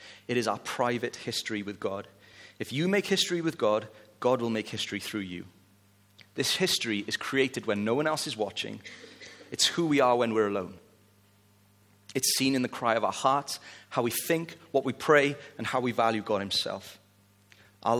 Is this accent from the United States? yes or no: no; United Kingdom; but you know, we're British, so we don't do that.